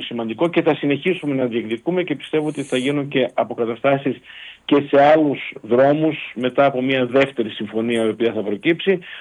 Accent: Ioannina, Epirus, Greece; εγώ είμαι ένας Γιαννιώτης που αγαπάει πολύ την Πρέβεζα.

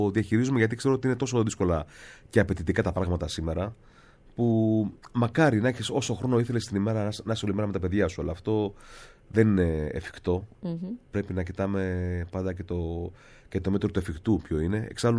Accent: Agioi Anargyroi, Attica, Greece; Ήταν στην Αθήνα, εμείς μεγάλωσα στους Αγίους των Αργύρους

